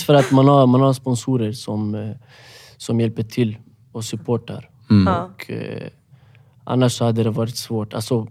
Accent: Rinkeby, Stockholm County, Sweden; 25 år gammal. Född och uppväxt i Rinkeby.

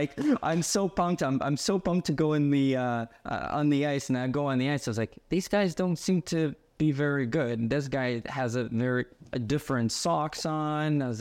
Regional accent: Yaroslavl, Yaroslavl Oblast, Russia; I was growing up in Yaroslavl, Russia.

